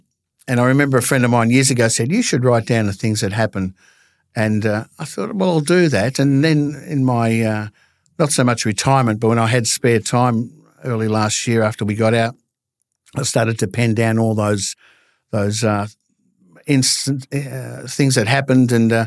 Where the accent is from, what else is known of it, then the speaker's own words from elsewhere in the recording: Maribyrnong, Victoria, Australia; born there; Well, I was born in Maribyrnong. So my family on my mother's side has been here nearly 100 years.